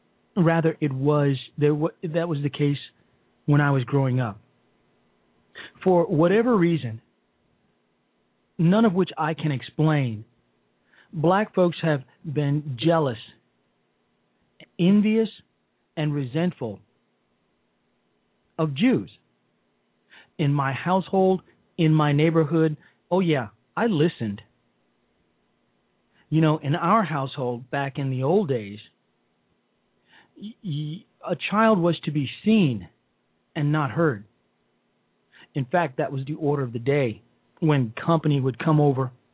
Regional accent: Chicago, Illinois, United States; Now, I grew up in Chicago, Illinois. First on the north side, then the south side, and back to the north.

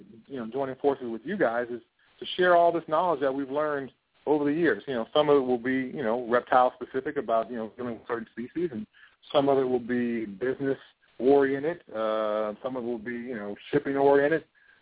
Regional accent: Pasadena, California, United States; now in Colorado, United States; camps back in my hometown of Pasadena, California, and I do a lot of coaching in Colorado

